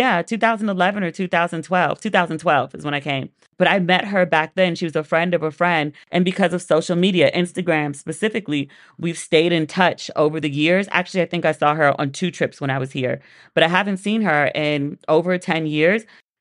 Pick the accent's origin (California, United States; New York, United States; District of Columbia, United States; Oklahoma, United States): District of Columbia, United States; Washington; He asked me where I was from. I said, I'm from Washington, D.C.